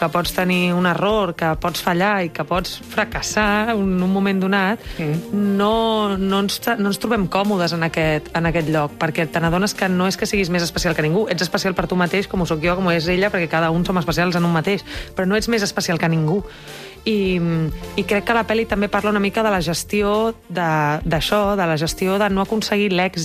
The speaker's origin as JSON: {"language": "Catalan", "town": "Barcelona", "region": "Catalonia", "country": "Spain", "tie": "born or raised there", "also_born_or_lived": "Mallorca / Madrid", "said": "jo vaig néixer a Mallorca, però m'he criat a Barcelona, he viscut molts anys a Madrid"}